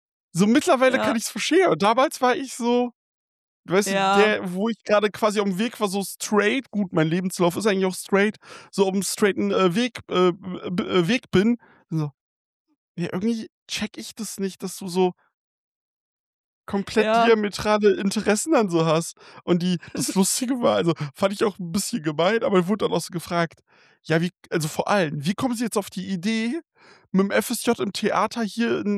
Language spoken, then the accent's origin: German; Rhineland, Germany; now in Osnabrück, Germany; Ich bin aus dem Rheinland nach Osnabrück gezogen.